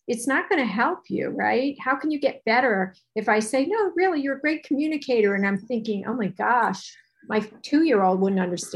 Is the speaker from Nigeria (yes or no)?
no; New York, United States; And I'm from New York, so I'm very direct.